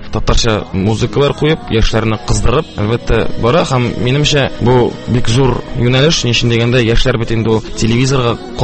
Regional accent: Kazan, Tatarstan, Russia; born there; 30 октябрында 1982 жылына дүйнөгө барыкка келдим. Өзүм мен Казанда тудым. Әти шулай ук Казан егети, ул да булса менә элек Яңа Бистә дигән бистә бар ие. Шунда туып үскән, аның әти-әнисе Арша ягыннан килгәннәр. Әни минем тумышы белән Финляндиядә туган.

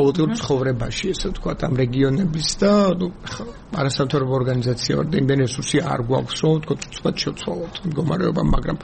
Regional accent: Tbilisi, Georgia; თბილისელი ვარ მე

